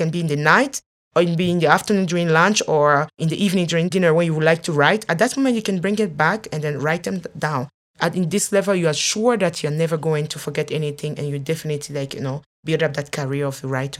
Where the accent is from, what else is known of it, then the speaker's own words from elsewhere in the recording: Togo; I am from Togo.